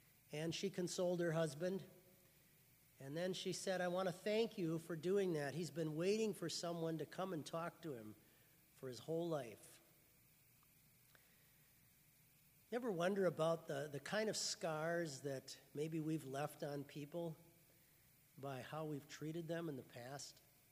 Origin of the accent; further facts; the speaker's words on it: Mankato, Minnesota, United States; When I was 35, I came back and moved back here to my hometown. I moved back to Mankato.